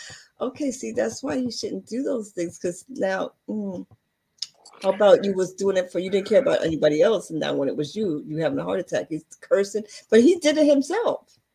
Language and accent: English; St. Lucia; do you know I'm from St. Lucia?